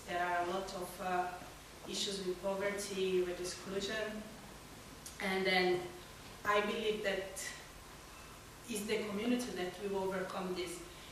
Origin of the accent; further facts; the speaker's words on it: Brazil; English is a second language; now in Scotland, United Kingdom; I'm from Brazil, so you have an idea of the mix of our communities living there.